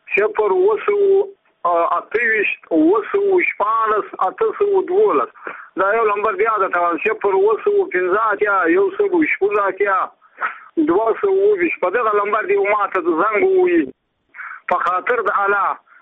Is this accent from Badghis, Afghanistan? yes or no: yes; Badghis, Afghanistan; زه په خپل د بادغیس ولایت یم